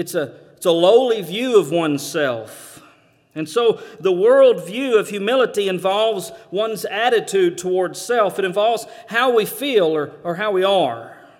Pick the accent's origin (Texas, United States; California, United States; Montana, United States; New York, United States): Texas, United States; I'm from Texas. Do I need to say anything?